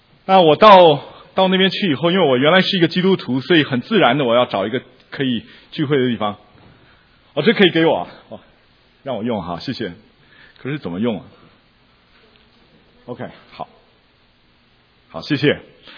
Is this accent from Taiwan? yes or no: yes; Taiwan; 我是从台湾来的，我们几个有从台湾来的，有从香港来的，还有从马来西亚来的几个学生